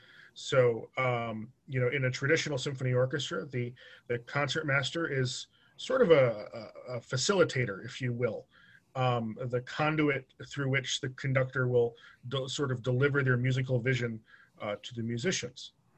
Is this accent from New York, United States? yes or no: yes; New York, United States; And I grew up on Long Island.